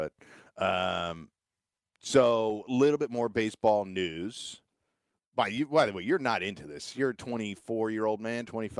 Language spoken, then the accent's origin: English; United States; But I'm also American.